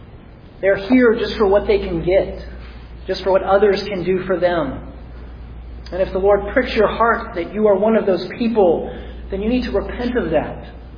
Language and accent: English; the South, United States; We are in the South. I grew up in the South. I'm a Southerner by trade.